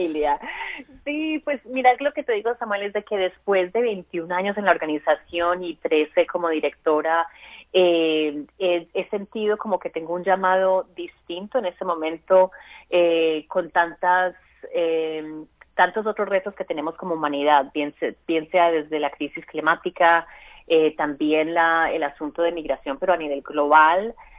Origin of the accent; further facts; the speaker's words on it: Colombia; como inmigrante colombiana